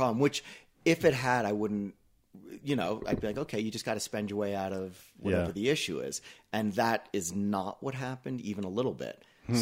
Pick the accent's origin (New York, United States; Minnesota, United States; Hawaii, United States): New York, United States; also born or lived in Colorado; New York. New York? Okay. Yeah. But then moved to Colorado in 92.